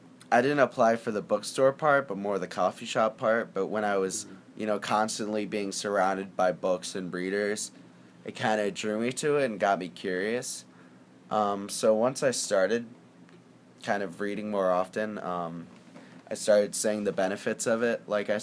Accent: Annapolis, Maryland, United States; I'm from Annapolis, Maryland

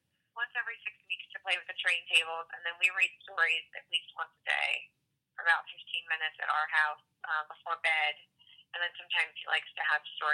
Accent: Rochester, New York, United States; now in Hatfield, United States; Rochester, New York.

